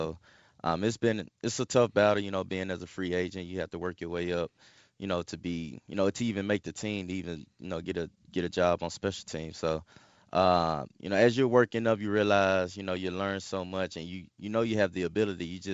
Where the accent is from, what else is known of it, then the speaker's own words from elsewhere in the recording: Dallas, Texas, United States; also born or lived in Lancaster, Texas / Oklahoma; now in Chicago, United States; I'm from Lancaster, Texas. Went to high school there. I was raised in Dallas, actually born in Oklahoma. So I guess I'm an Oklahoma native. Went to the University of Oklahoma 2009 to 12.